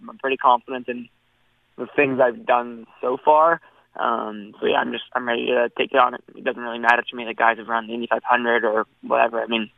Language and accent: English; Edmonton, Alberta, Canada; Because really, coming from here, we don't always get the most opportunities. Being an Edmontonian, trying to make it in the world stage of racing